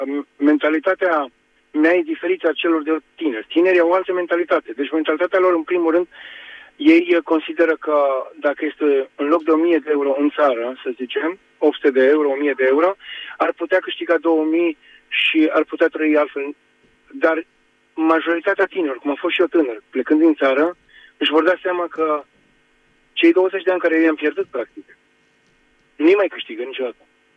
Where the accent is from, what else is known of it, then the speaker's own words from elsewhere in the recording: Romania; noi totuși am crescut într-o frică de Dumnezeu. Vorbesc în general ca români